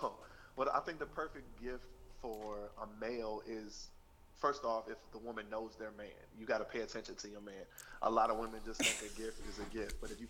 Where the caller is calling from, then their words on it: Robertson, Virginia, United States; I'm from Robertson, Virginia.